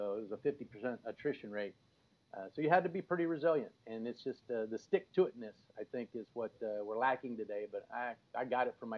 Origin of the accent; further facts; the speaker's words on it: Houston, Texas, United States; also born or lived in Corpus Christi; I'm from Texas. I was born in Houston, raised partially in Houston in Corpus. But at 18, I joined the Coast Guard and just left